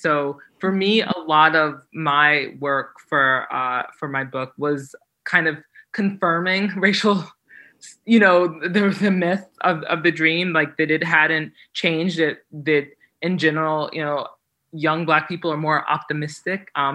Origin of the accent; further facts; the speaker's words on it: New Jersey, United States; When I was growing up, for example, you know, I grew up in New Jersey